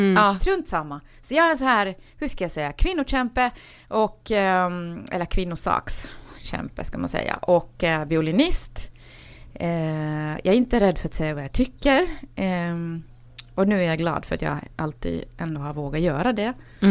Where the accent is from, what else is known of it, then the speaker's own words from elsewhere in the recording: Finland; jag är dock inte svensk, även om när jag växte upp i Finland så var det så faktiskt att de finskspråkiga väldigt ofta mobbas